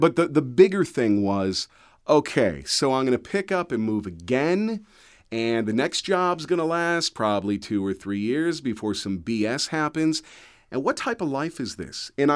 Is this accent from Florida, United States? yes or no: no; Cleveland, Ohio, United States; He's one of the guys that taught me a lot back in my hometown of Cleveland when he was at GCL.